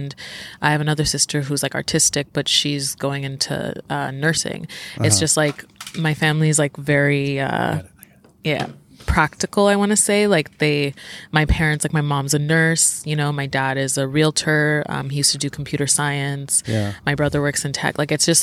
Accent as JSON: {"language": "English", "town": "Montreal", "region": "Quebec", "country": "Canada", "tie": "born or raised there", "also_born_or_lived": "Nigeria", "said": "We grew up in Montreal, but my family did move around like a bunch, so I've kind of seen all of Canada really."}